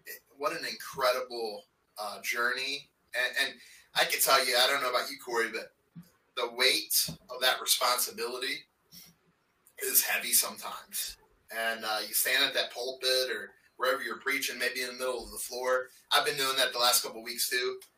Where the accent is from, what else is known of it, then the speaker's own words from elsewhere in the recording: Florida, United States; I'm from Florida, so we're used to 90 plus is our congregation context in Florida.